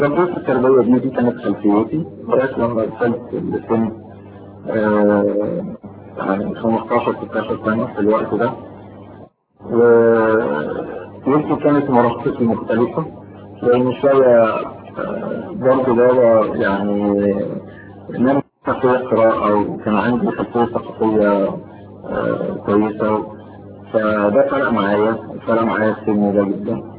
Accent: Syria; كسوريين جدا يعني

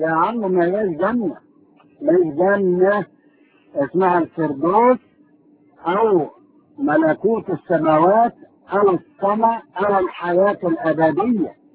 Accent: Egypt; لكن احنا اتربينا في مصر وسمعنا كده.

